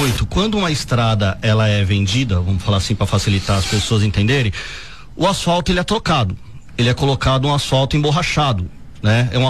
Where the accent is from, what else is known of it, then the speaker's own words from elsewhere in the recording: São Paulo, Brazil; now in Imperatriz, Brazil; eu sou paulista, sim, né? E eu, como tantas outras pessoas que vieram para Imperatriz para trabalhar